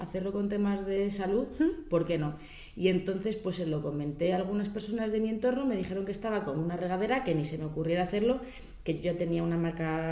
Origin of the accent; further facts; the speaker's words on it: Belmonte, Spain; de mi pueblo Belmonte a Málaga.